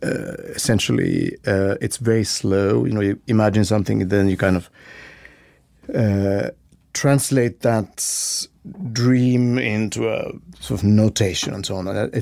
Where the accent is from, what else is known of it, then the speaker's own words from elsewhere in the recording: Helsinki, Uusimaa, Finland; English is a second language; I was born and raised in Helsinki, Finland.